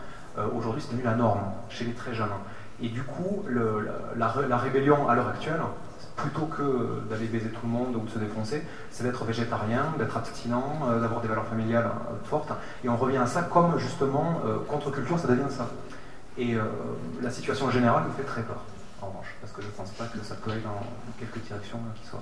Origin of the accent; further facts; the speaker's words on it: Occitanie, France; j'ai grandi dans l'Aveyron, donc un endroit où il y a des champs, vers Rodez, où il se passait pas grand-chose